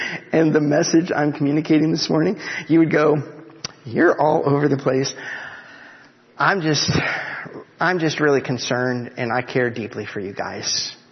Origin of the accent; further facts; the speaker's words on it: Cleveland, Ohio, United States; I grew up in Cleveland. I live near Philadelphia. Coming to Myerstown is backward for me.